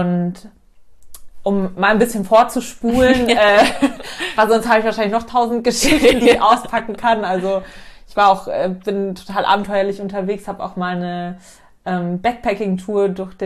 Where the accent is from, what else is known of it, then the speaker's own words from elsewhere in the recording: Munich, Bavaria, Germany; born there; ich bin 27, gebürtige Münchnerin.